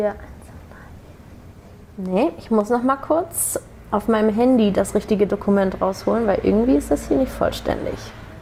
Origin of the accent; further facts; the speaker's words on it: Hamburg, Germany; also ich komme aus Hamburg ursprünglich